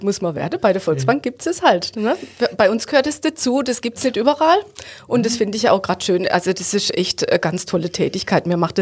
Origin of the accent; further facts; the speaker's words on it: Hofweier, Baden-Württemberg, Germany; Ich komme aus Hofweier.